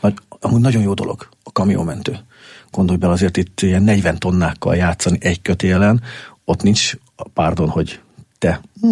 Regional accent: Miskolc, Borsod-Abaúj-Zemplén, Hungary; born there; now in Eger, Hungary; én nem tőzsgyökeres, egri vagyok. Én Borsod megyei származású Miskolc, ugye, mi hazánk, vagy az én szülővárosom.

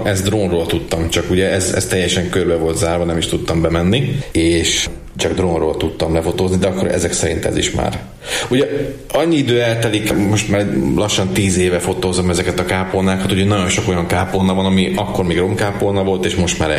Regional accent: Kecskéd, Komárom-Esztergom, Hungary; Komárom-Esztergom megyében akkor hát itt mindenképpen a szülőfalunknak a kápolnáját mondanám

